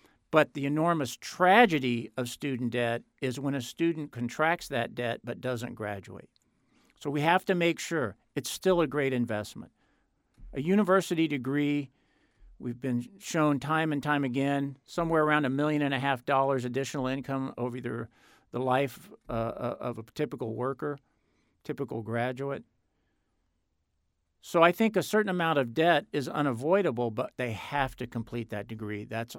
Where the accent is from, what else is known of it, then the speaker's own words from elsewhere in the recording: Kansas, United States; now in Ohio, United States; Look, I grew up in Kansas, and the nearest university from where I was, public university, was miles and miles away.